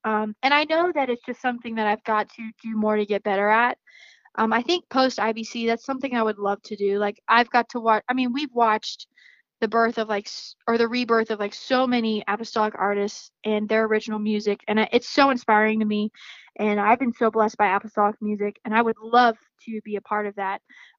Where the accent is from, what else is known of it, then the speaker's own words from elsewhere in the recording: Florida, United States; So that's actually a Florida man story that was like in my hometown.